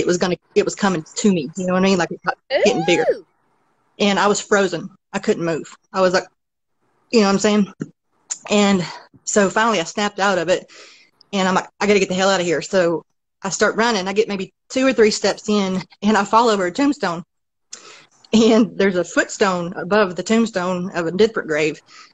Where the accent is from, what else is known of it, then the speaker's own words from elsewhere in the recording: Wilkesboro, North Carolina, United States; No, this was in Wilkesboro, North Carolina, my hometown.